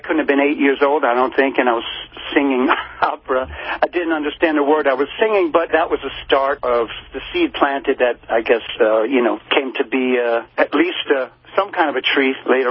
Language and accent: English; New York, United States; Well, again, growing up in New York in the 70s, we had a great music program.